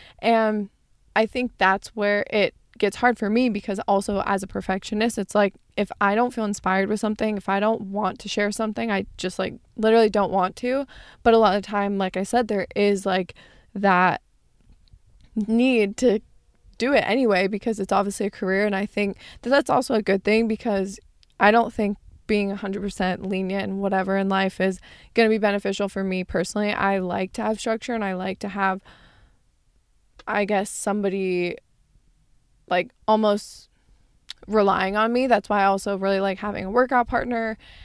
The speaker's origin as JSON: {"language": "English", "region": "Arizona", "country": "United States", "tie": "born or raised there", "said": "even growing up in Arizona, like, it would at least be 6 o'clock when the sun would set."}